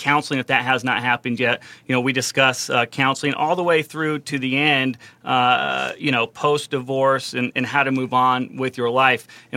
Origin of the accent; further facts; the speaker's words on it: Arizona, United States; Yeah, I'm an Arizona native, born and raised in Arizona, which, is not all that unique today, but used to be when I was growing up.